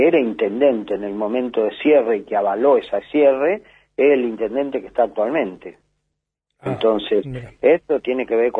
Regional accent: Argentina; como argentinos, le agradecemos que nuestra radio nacional, que llega a todos los lugares más recónditos del país

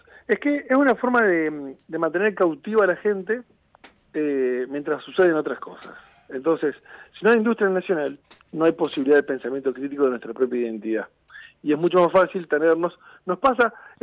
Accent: Argentina; lo que habla es lo que somos como argentinos

